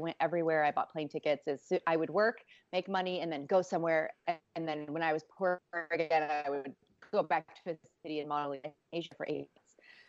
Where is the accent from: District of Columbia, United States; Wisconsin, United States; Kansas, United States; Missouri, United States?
Kansas, United States; Haysville; I grew up in Kansas, in Hayesville, Kansas.